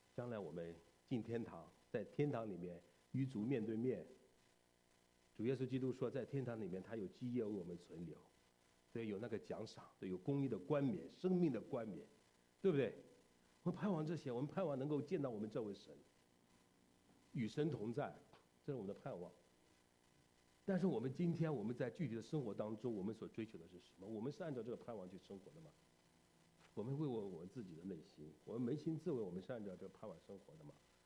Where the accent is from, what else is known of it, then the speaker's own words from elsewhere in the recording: China; 这个不光是我们中国人一样，在西方也是这样